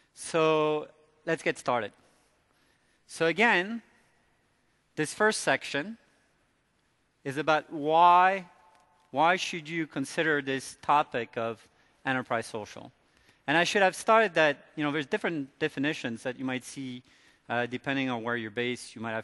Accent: France; accent: American; I should have mentioned that I am from Europe, even though I've got a thick American accent. I was born and raised in France.

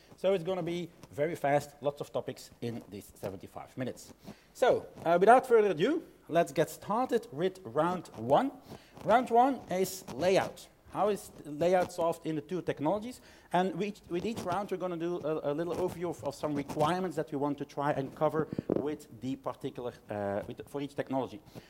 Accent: Belgium; So I'm coming from Belgium

